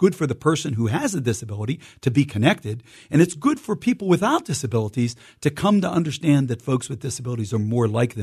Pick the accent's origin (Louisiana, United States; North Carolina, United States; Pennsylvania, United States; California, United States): Pennsylvania, United States; McKees Rocks; I'm local Pittsburgh guy, born and raised in McKees Rocks, and growing up on a family hill. It's called Condoleezza Hill in McKees Rocks.